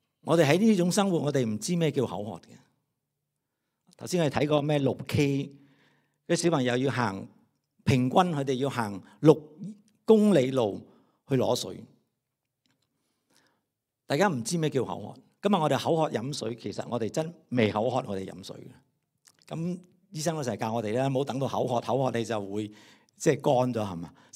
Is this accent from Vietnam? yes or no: yes; Vietnam; now in ?; 大家知道我是越南来的，我是越南来的移民，但我家族我爸我妈那边家族几十个大家庭，八成到九成他们是难民的